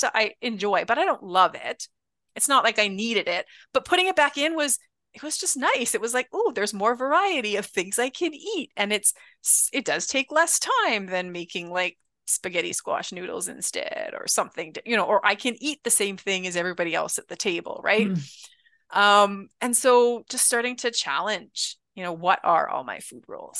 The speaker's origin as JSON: {"language": "English", "country": "Canada", "said": "You can check my website, which is just … being Canadian."}